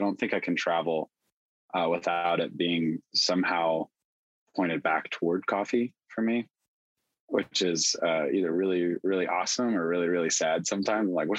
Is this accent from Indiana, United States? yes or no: no; Texas, United States; well, I'm from Texas. Everything's huge in Texas.